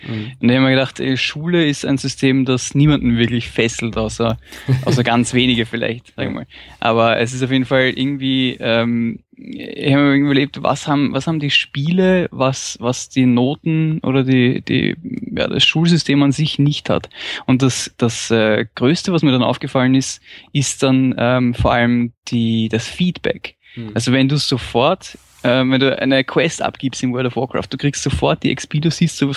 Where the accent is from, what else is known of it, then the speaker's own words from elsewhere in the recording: Austria; Also ich bin aus Österreich und ich bin Lehrer. Ich bin relativ junger Lehrer mit 28.